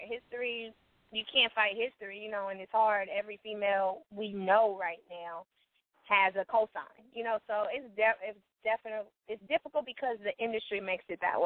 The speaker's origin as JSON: {"language": "English", "town": "Los Angeles", "region": "California", "country": "United States", "said": "I'm from Watts, California, Los Angeles, California."}